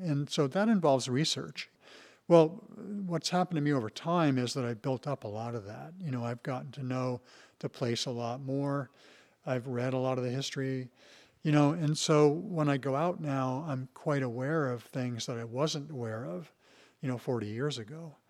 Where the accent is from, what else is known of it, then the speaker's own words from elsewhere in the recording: Idaho, United States; moved away as an adult; I came from Idaho, and it was February, and the first thing I noticed was it was nice and warm